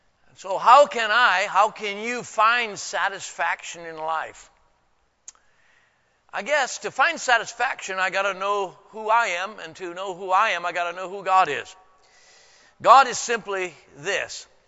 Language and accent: English; Washington, United States; Let's say that in English or in Texan or Washingtonian, since I'm from Washington.